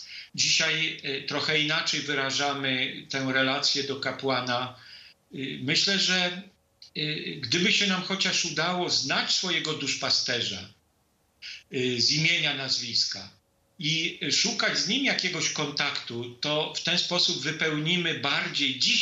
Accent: Kalisz, Greater Poland Voivodeship, Poland; Pochodzę z Kalisza.

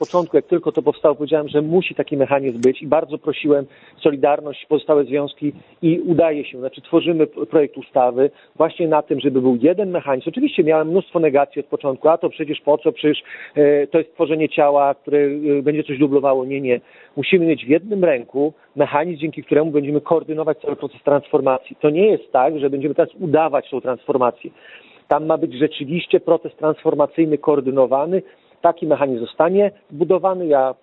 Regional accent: Podlaskie Voivodeship, Poland; Ja jestem z Suwalszczyzny i zawsze się śmieję, że Suwalszczyzna to jest część Śląska

